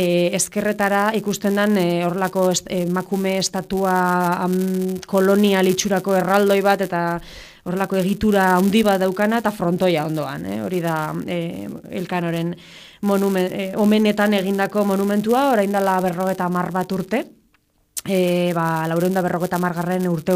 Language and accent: Basque; Bergara, Basque Country, Spain; born there; ni Bergan jaioa naiz.